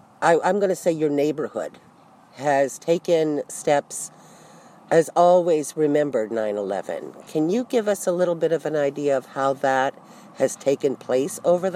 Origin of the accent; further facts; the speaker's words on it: Canada; As a Canadian, watching and being terrified of the fact that we see our neighbors possibly at war.